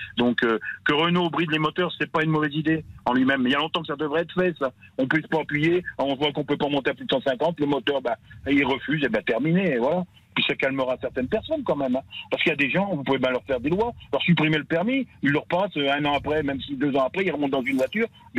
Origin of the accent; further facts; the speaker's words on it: Paray-le-Monial, Bourgogne-Franche-Comté, France; Je suis de Paray-le-Monial en Saône-et-Loire.